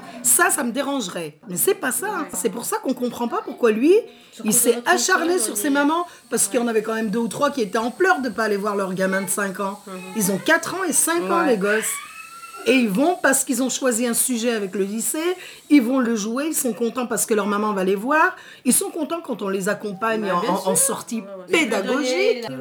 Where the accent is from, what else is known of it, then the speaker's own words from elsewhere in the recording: France; On est nés en France, on a grandi en France